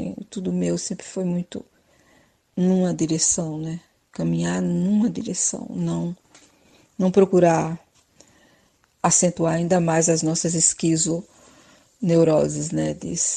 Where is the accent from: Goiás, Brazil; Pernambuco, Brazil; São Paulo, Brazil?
Pernambuco, Brazil; Recife; now in Curitiba, Brazil; eu praticamente não nasci no Recife, mas vivi no Recife desde os 3 anos de idade, até o momento que eu mudei para Curitiba